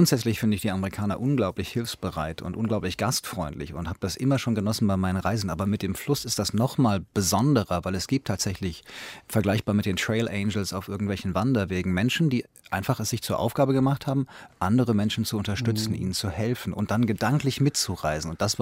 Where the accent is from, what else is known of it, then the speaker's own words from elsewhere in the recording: Hanau, Hesse, Germany; Ich bin in Hanau aufgewachsen.